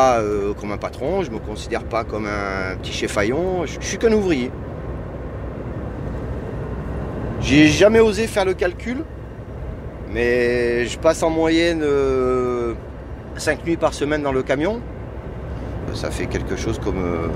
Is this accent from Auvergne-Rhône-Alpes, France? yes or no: yes; Auvergne-Rhône-Alpes, France; Je suis Ardéchois, moi.